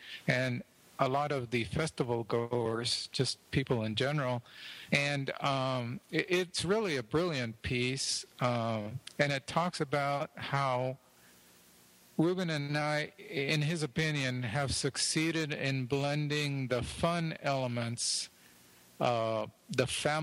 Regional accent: Edinburg, Texas, United States; Edinburgh, Texas, which is my hometown, is where I'm talking to you from tonight.

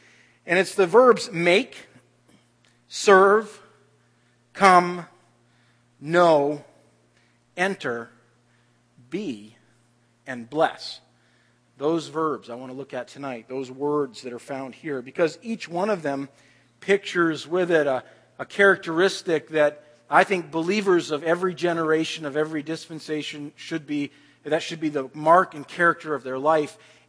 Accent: Maine, United States; now in Canada; But I'll tell you, I come from Maine, and I agree with that.

